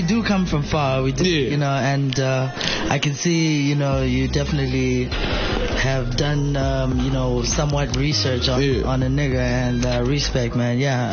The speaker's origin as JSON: {"language": "English", "country": "Zimbabwe", "said": "They know that I'm from Zimbabwe. I rep Zimbabwe."}